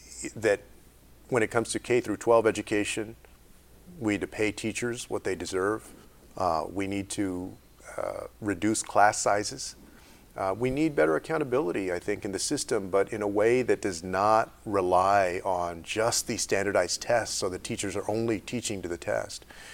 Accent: Texas, United States; And Texas is a good example, my home state.

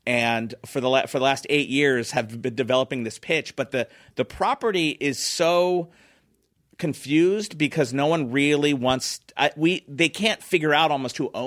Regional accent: Philadelphia, Pennsylvania, United States; I was from Philly.

